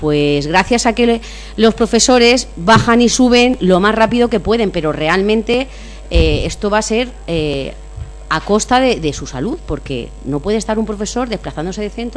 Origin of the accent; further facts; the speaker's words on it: Leganés, Community of Madrid, Spain; soy de Leganés, con lo cual, pues bueno, conozco la zona, me gusta trabajar aquí porque estoy rodeada de mi gente.